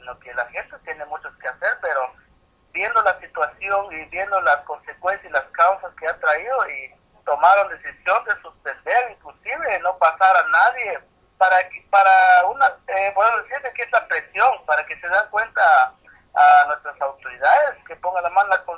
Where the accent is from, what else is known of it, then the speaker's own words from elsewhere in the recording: Guatemala; nosotros somos guatemaltecos, tenemos la libertad, el derecho de hablar y de pedir